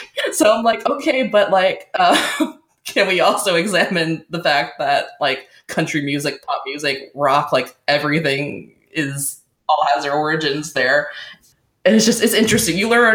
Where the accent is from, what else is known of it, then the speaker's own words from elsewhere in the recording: United States; the thing is that I grew up in America where if someone was using Korean vocabulary with me or bowing at me, they were like being racist and mocking my culture.